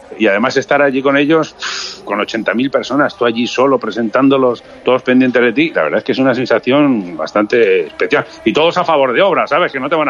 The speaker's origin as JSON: {"language": "Spanish", "region": "Aragon", "country": "Spain", "said": "Siendo muy maño él también, ¿no?"}